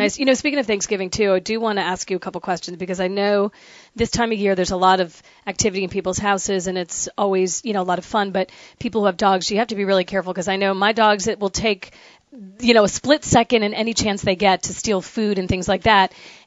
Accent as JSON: {"language": "English", "region": "the North", "country": "United States", "said": "Well, you know, I'm from the North. I'm a damn Yankee"}